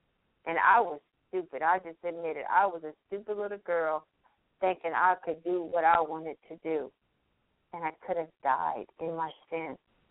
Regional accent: the South, United States; because I grew up in the South and that's what we ate, and I thought it was good.

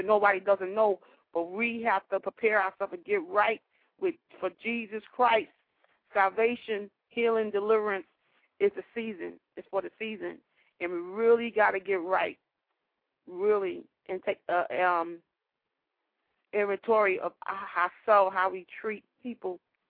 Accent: Queens, New York, United States; I am from Queens, New York

